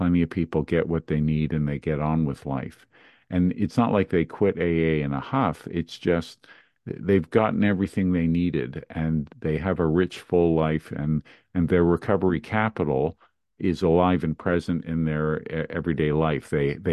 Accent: Montreal, Quebec, Canada; I grew up in Montreal, Canada

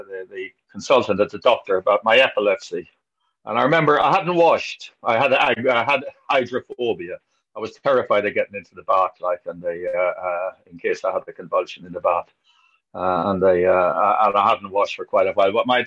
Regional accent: Ireland; I'm young and I'm Irish.

